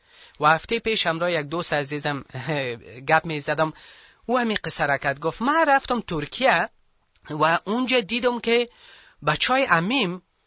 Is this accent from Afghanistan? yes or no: yes; Afghanistan; خود ما که افغان هستیم شکر پیرو عیسی مسیح هستیم